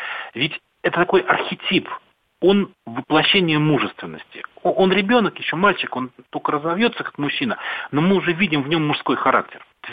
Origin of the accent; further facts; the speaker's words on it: Moscow, Russia; И на меня, городского человека, да, я коренной москвич, я деревни толком не знал тогда.